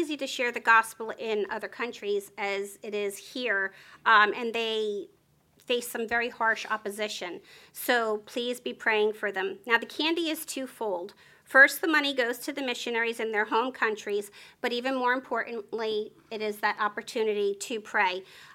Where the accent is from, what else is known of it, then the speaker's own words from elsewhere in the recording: New Jersey, United States; I know I talk really fast. I'm from New Jersey.